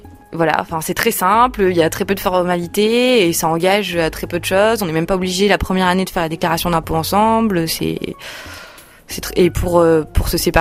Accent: Le Puy-en-Velay, Auvergne-Rhône-Alpes, France; J'ai grandi en Haute-Loire, au Puy-en-Velay, donc je suis quelqu'un qui aime énormément l'extérieur

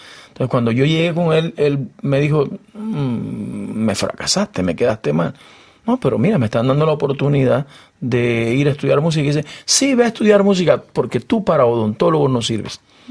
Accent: Panama; now in Mexico; Panamá es el lugar donde yo, pues, soy panameño. México es el lugar que me acepta, donde vivo 10 años en México.

